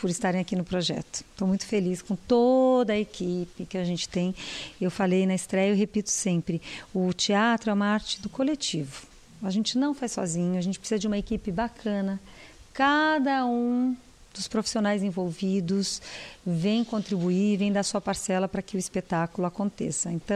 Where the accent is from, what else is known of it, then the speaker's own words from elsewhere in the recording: South Region, Brazil; now in São Paulo, Brazil; Eu sou do Sul, esse ano eu estou completando 20 anos em São Paulo.